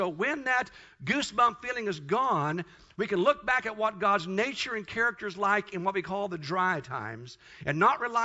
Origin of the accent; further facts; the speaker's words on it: Kansas, United States; I'm from Kansas. I tell my wife time and time again, we're not in Kansas anymore. But I'm from Kansas